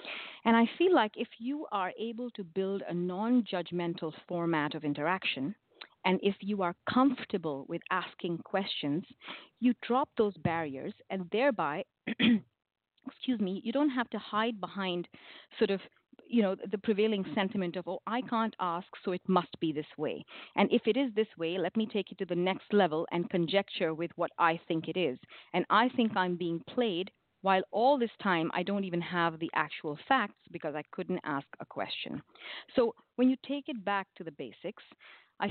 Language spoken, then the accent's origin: English; India; now in United States; I came all the way from India to the United States, and I find, you know, the United States to be a very, very forgiving, loving, kind, inclusive place, you see.